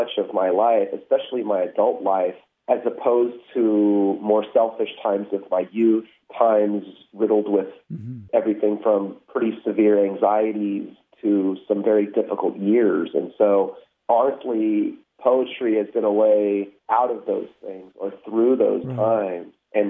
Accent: California, United States; also born or lived in South Korea; I was born in South Korea and adopted, and, you know, when I was 10 months old, was placed into a family in California.

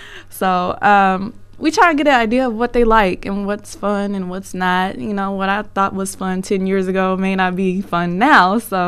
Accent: Milwaukee, Wisconsin, United States; I guess growing up in Milwaukee, you know, my mom took me to the library, and I just kind of caught on to it.

